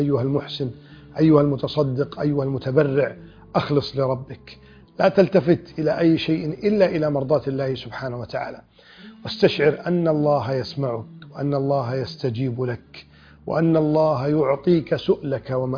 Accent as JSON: {"language": "Arabic", "country": "Egypt", "said": "وشكلي أنا مصري ولكن لابس جلباب أبيض ولحية كثة،"}